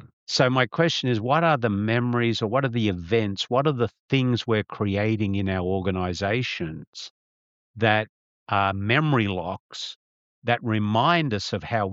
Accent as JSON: {"language": "English", "country": "Australia", "tie": "born or raised there", "said": "when we grew up in Australia, but I don't know whether it was just Australia."}